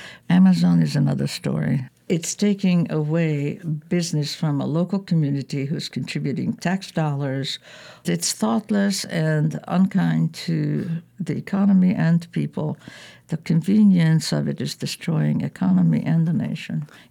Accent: Hungary; English is a second language; now in United States; I've learned that in my home country, in Hungary, that you do what it takes.

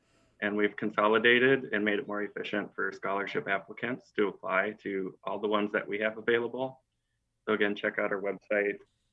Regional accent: Bemidji, Minnesota, United States; Well, I grew up in Bemidji, playing hockey and soccer and baseball and traveling all over, you know, hibbing and up on the range and all over the region.

